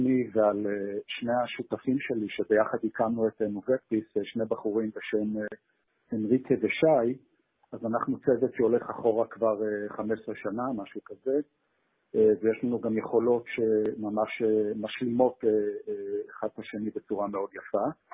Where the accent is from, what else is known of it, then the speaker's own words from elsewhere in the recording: Jerusalem, Jerusalem District, Israel; also born or lived in United States; אני בן 57, גדלתי בירושלים, וחלק מהזמן גם היינו בשליחות בארצות הברית, אז יש לי גם רקע אמריקאי כזה, לא מבוטל.